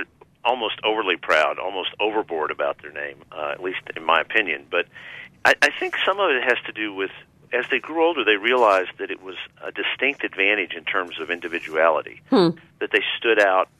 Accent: Texas, United States; talking to people that I knew growing up in Texas that had unusual names

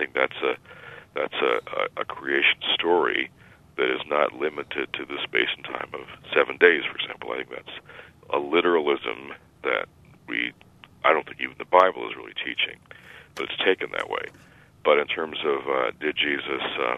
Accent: Detroit, Michigan, United States; First of all, Floyd, I'm from Detroit, and I've been to Marquette in the Upper Peninsula.

